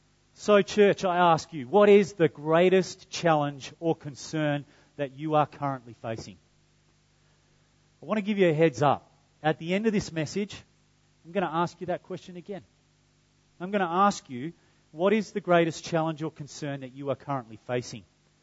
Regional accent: Kewdale, Western Australia, Australia; I'm just an ordinary Aussie bloke. I grew up in Kewdale, and I failed TE English.

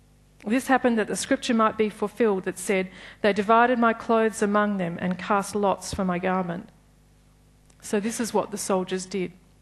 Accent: Australia; And thinking about who we are as Australian people, and I think that the concept of a king is offensive to us.

